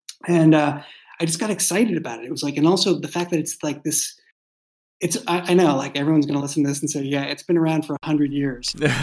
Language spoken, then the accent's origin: English; Boston, Massachusetts, United States; also born or lived in San Francisco Bay Area; So I grew up in Boston, and so I grew up in a walking city